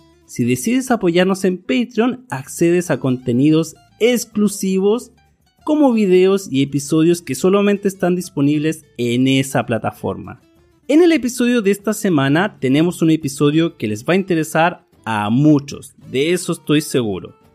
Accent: Chile; soy de Chile, Sudamérica

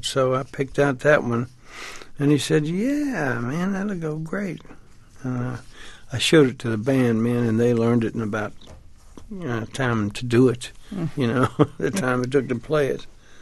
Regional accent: Nashville, Tennessee, United States; born there; I was born right there in Nashville, Tennessee.

